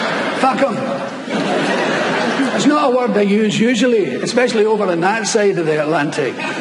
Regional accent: Glasgow, Scotland, United Kingdom; But being from a Glaswegian, I'm used to it, you know.

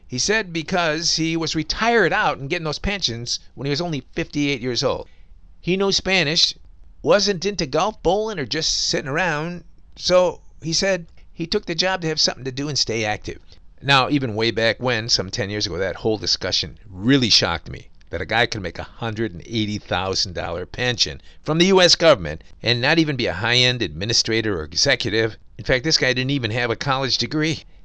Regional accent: India; Nope, Johnny, I'm an Indian from India.

